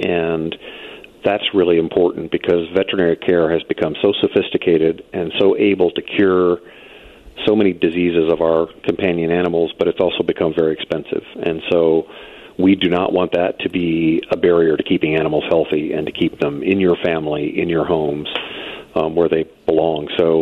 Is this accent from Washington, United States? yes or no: no; Indiana, United States; I grew up over near South Bend, Chicago was the big city.